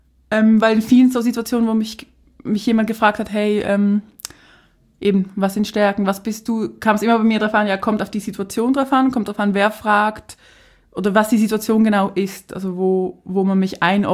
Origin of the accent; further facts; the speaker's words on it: Switzerland; accent: Swiss; first language Swiss German; merkt man, dass ich halt einen Schweizer Akzent habe. Also ich habe einen anderen Akzent, halt weil ich so Schweizerdeutsch eigentlich als Muttersprache auch sehe.